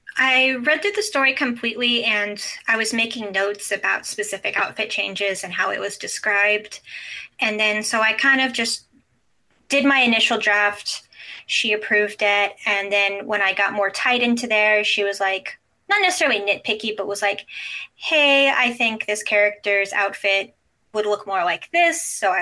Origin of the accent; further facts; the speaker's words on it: Texas, United States; I'm from Texas, so that's just kind of what people do here.